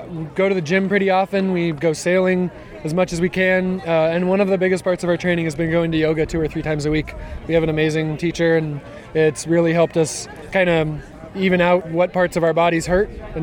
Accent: Bainbridge Island, Washington, United States; also born or lived in California; My brother lived up here where we grew up on Bainbridge Island.

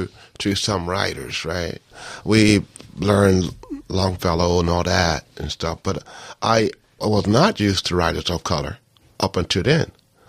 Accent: New York, United States; also born or lived in Washington, D.C.; I lived in D.C. for like about maybe 12, 13 years. And I grew up some in New York, so I am used to cities

